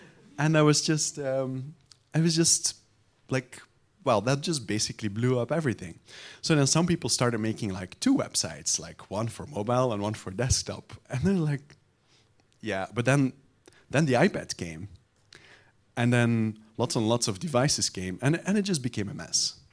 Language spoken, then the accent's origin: English; Belgium; I'm a Belgian.